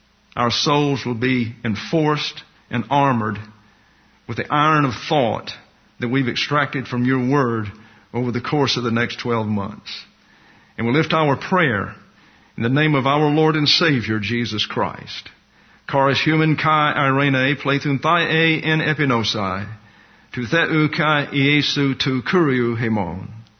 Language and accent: English; Georgia, United States; So Jimmy Carter, he was a peanut farmer from not too far from my hometown.